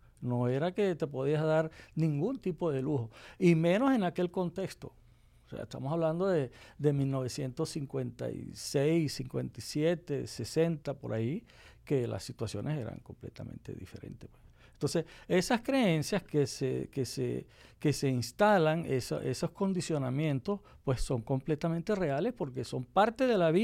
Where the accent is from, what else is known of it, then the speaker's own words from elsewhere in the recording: Venezuela; born there; yo nací en Venezuela, fui el único que nació en Venezuela.